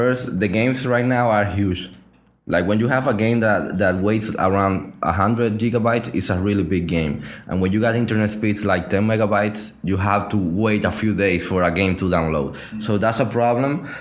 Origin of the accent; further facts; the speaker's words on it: Spain; English is a second language; I'm from Spain.